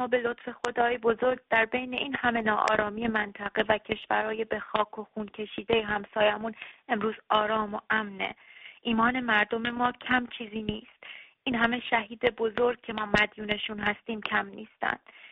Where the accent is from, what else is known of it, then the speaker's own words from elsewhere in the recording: Iran; بنده به عنوان یک ایرانی روشن فکر، اهل کتاب و دلسوز و نه یه فرد متعصب خدمتون زنگ زدم.